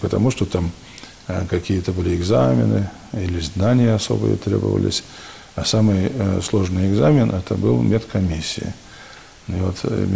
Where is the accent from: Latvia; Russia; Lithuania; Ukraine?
Russia; Moscow Oblast; Я был первый из Загорского района со времени возрождения духовных школ, который поступил в Троицкую Сергиеву Лавру в семинарию.